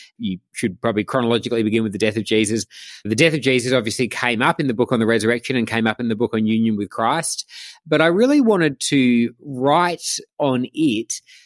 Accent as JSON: {"language": "English", "town": "Albany", "region": "Western Australia", "country": "Australia", "tie": "born or raised there", "said": "I'm from Toos. I grew up with a sister and my parents in Albany on the south coast of Western Australia."}